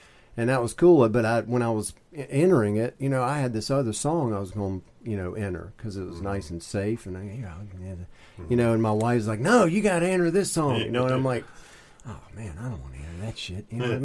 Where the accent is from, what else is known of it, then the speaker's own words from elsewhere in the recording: Southern United States, United States; But, you know, I am a Southern boy, and so I grew up in the Bible Belt, and so like any other Southern kid, I was, you know, filtered through Bible studies